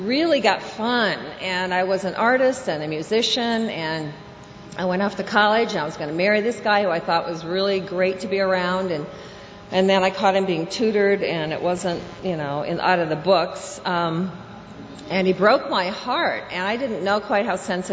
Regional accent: Iowa, United States; I was a little girl growing up in Iowa, and yes, which was my first resentment, I must say.

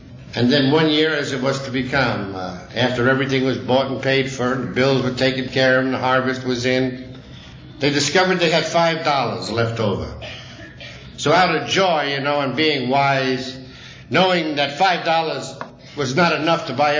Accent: New York, United States; being born and raised in the kind of neighborhood that I was born and raised in New York was predominantly an Italian neighborhood.

